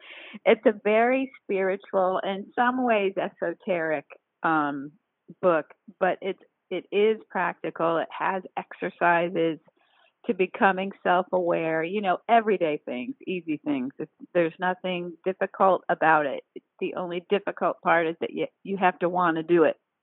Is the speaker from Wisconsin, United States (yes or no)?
no; Palm Beach, Florida, United States; I started launching my book in my hometown of Palm Beach, Florida. And I'm from there, and I know a lot of people.